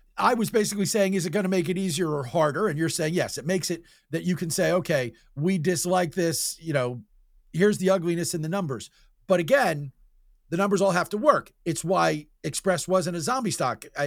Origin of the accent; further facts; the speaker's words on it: Livingston, New Jersey, United States; I grew up in Livingston, New Jersey, walking distance from the Livingston Mall.